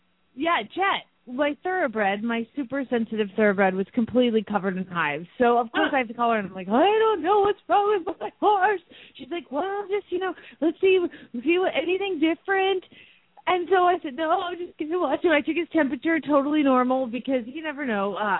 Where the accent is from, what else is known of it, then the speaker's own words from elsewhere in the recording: Phoenix, Arizona, United States; from Phoenix, Arizona